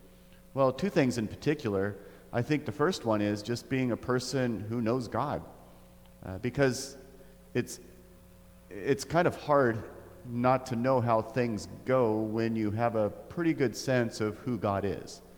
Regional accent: Oregon, United States; We're like, Brian, I'm from Oregon. I know what clouds look like.

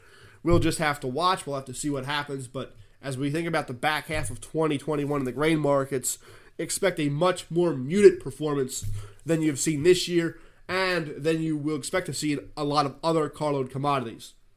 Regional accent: Philadelphia, Pennsylvania, United States; There were snow flurries, snow showers up around my hometown of Philadelphia just the other day.

